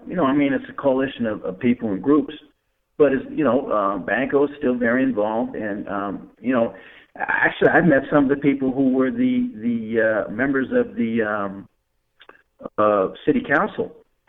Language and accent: English; Chicago, Illinois, United States; also born or lived in Los Angeles; I'm originally here from Chicago. Came back to Chicago.